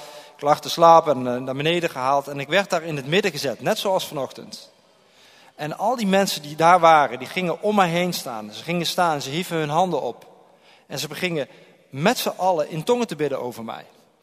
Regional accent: Eindhoven, North Brabant, Netherlands; Ik wil me alvast excuseren voor mijn uitspraak. Ik kom uit Brabant, uit Eindhoven.

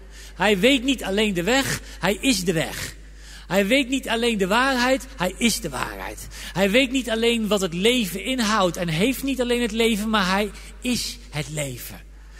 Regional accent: Eindhoven, North Brabant, Netherlands; accent: soft G; want ik ben een Eindhovenaar, een Brabander. Ja, dat wist ook veel niet, hè? Ik ben eigenlijk een Brabander, joh. Met een zachte G. Van oorsprong.

